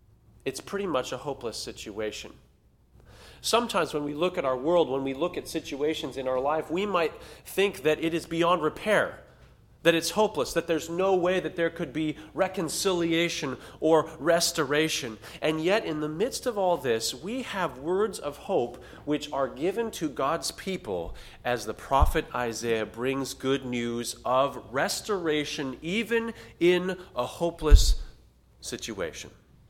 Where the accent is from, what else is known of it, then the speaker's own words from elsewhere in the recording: California, United States; Growing up in California, I would pass by the orchards of fruit or nut trees.